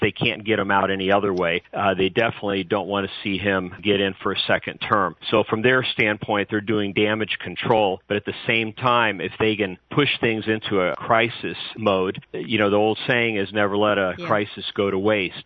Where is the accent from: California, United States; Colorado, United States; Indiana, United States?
Indiana, United States; I know in Indiana, my home state